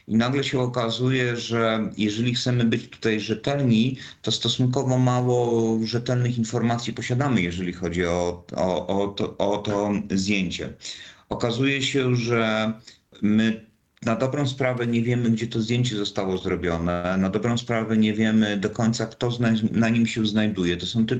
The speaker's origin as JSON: {"language": "Polish", "town": "Lublin", "region": "Lublin Voivodeship", "country": "Poland", "said": "oryginalnie pochodzę z Lublina"}